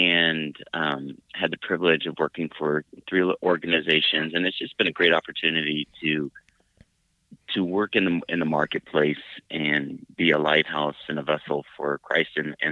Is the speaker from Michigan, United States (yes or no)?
no; Phoenix, Arizona, United States; moved away; I'm the youngest of three boys. I grew up in Phoenix, Arizona. I had the opportunity to move to Utah in 1990, September.